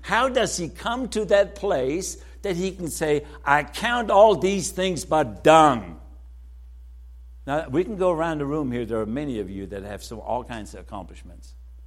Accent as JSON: {"language": "English", "country": "Germany", "second_language": "English", "moved": "as an adult", "lives_now": "United States", "said": "And I just basically say, I'm from Germany. I came to this country when I was 19 and got married at 20."}